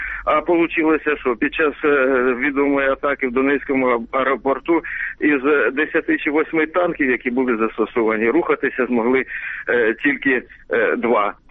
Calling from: Sumy Oblast, Ukraine

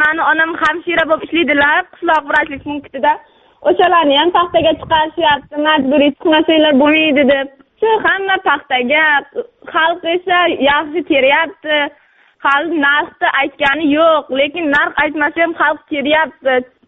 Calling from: Qumqo'rg'on, Surxondaryo Region, Uzbekistan; Qumqo'rg'on tumanidan.

